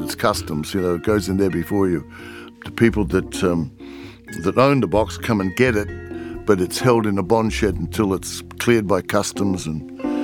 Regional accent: Australia; I'm from Australia. We're used to the heat.

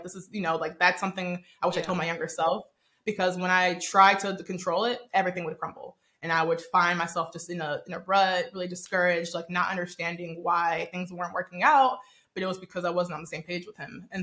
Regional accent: Nigeria; because I'm actually Nigerian

